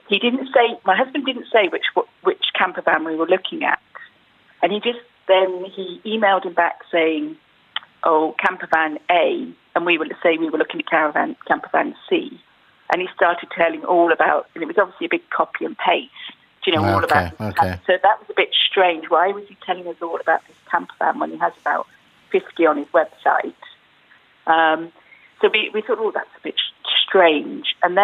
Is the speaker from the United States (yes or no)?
no; England, United Kingdom; And as you can tell by my accent, I'm English originally.